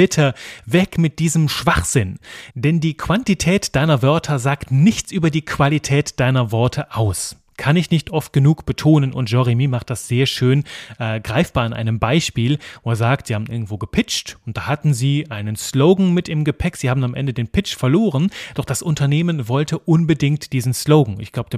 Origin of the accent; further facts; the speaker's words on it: Brussels, Brussels-Capital Region, Belgium; Brüssel, meine Heimat, Belgien.